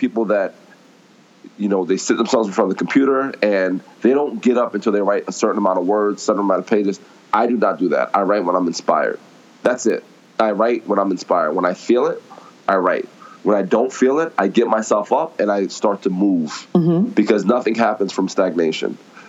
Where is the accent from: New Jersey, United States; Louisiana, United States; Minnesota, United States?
New Jersey, United States; I'm from New Jersey, but yet I've seen you 3 times, 4 times already